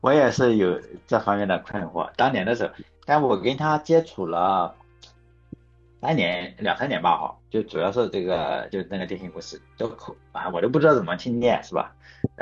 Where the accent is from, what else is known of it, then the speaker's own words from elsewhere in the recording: China; 我心想，我操，我们中国人出去谁会送把扇子？